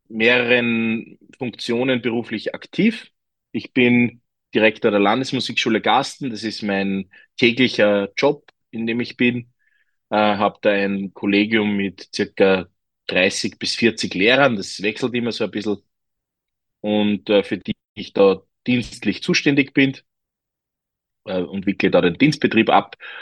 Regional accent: Upper Austria, Austria; Natürlich ist bei uns in Oberösterreich die Blasmusik extrem präsent im Alltag.

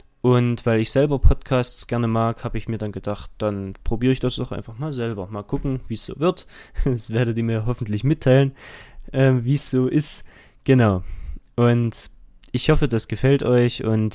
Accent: Dresden, Saxony, Germany; ich komme aus Dresden und gehe dort auch zur Schule, und zwar aufs Landesmusikgymnasium

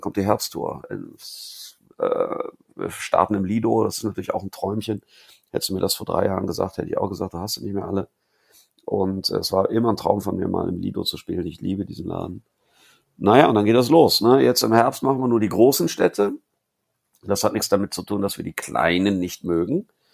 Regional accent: Cologne, North Rhine-Westphalia, Germany; wenn ich jetzt schon als Kölner mich erdreiste, als Zugereister einen Song über dieses Viertel, über dieses Quartier zu machen

